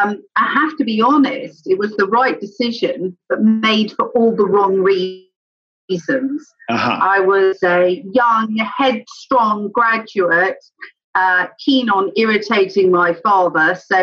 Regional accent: England, United Kingdom; accent: English; because apparently I'd lost my English accent so much that I was talking in a very strange way in London

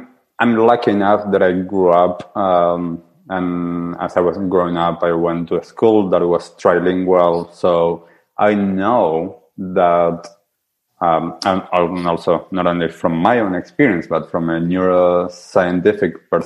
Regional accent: Argentina; first language Spanish; English is a second language; I grew up in Argentina. Spanish is my mother tongue.

